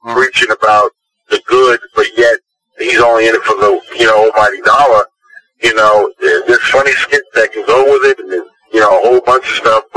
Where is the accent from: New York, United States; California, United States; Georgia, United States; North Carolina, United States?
New York, United States; Brooklyn; I grew up in Brooklyn, a rough place in Brooklyn, New York